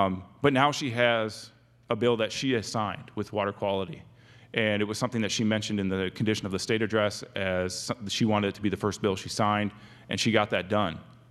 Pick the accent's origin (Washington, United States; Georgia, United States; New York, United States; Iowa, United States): Iowa, United States; and I grew up in Iowa